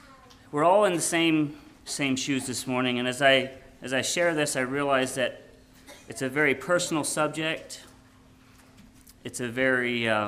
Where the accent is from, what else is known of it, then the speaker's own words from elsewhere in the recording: Pennsylvania, United States; just because I come from Pennsylvania doesn't mean I have more answers than what you do.